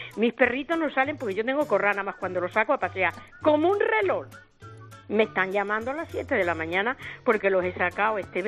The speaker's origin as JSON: {"language": "Spanish", "town": "Belvís de Monroy", "region": "Extremadura", "country": "Spain", "said": "el pueblo es muy pequeñito. Yo soy de Belvis de Monroy."}